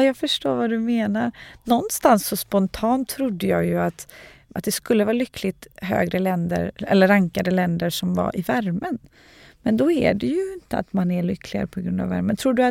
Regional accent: Tjörn, Västra Götaland County, Sweden; jag är uppvuxen på Tjörn

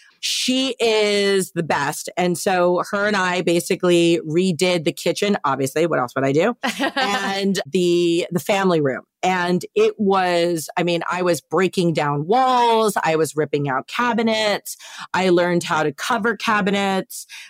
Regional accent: East Coast, United States; Like growing up on the East Coast, and obviously like all my family still lives on the East Coast.

